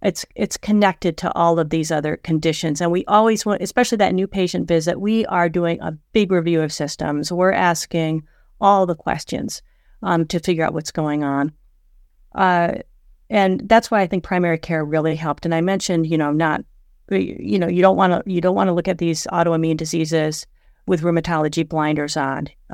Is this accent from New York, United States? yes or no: yes; Corning, New York, United States; from my hometown of Corning, New York